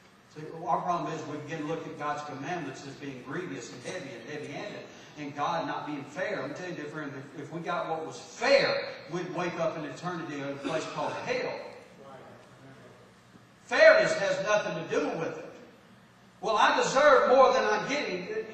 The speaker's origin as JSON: {"language": "English", "region": "Texas", "country": "United States", "tie": "born there", "said": "I was born in Bell County, Texas."}